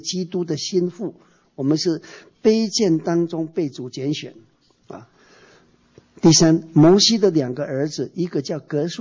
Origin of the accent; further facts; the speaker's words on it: China; 我说外国人、哦、其实比我们中国差了。我们中国人、哦阿姑、啊、舅舅、伯父、阿姐、阿伯、阿姑哇、哦，啊是姨丈、姑丈，分得很清楚嘛。